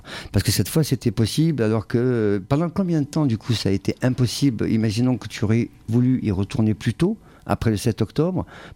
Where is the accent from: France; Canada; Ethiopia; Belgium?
France; puisqu'on est Français